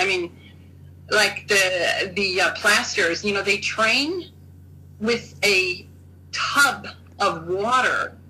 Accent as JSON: {"language": "English", "country": "United States", "said": "But anyway, I'm an American, so I get to say that."}